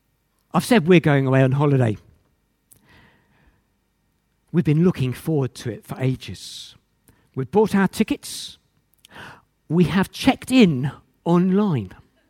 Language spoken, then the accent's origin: English; England, United Kingdom; Perhaps it's because I'm English.